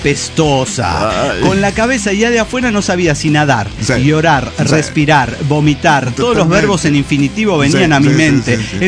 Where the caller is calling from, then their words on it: Golden, Colorado, United States; de Golden, Colorado.